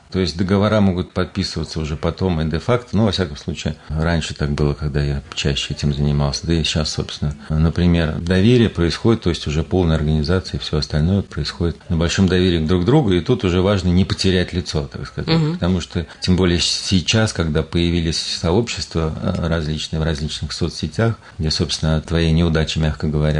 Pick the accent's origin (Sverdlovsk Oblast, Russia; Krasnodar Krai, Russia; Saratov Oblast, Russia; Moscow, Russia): Saratov Oblast, Russia; Saratov; А я сам из Саратова